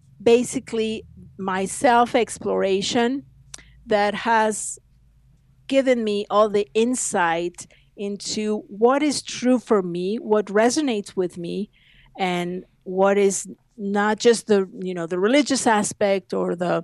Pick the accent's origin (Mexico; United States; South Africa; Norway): Mexico; And I grew up in Mexico, so there was not a lot of Indian anything